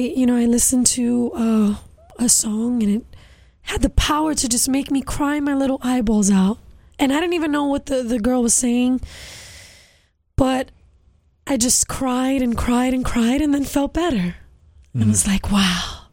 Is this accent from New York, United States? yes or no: yes; Brooklyn, New York, United States; Well, I'm a Puerto Rican girl from Bushwick, Brooklyn.